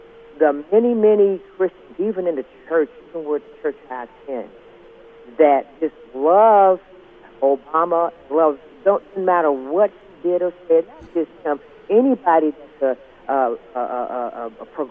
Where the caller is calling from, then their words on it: Maryland, United States; I'm from Maryland. I listen to you every Saturday and every Sunday.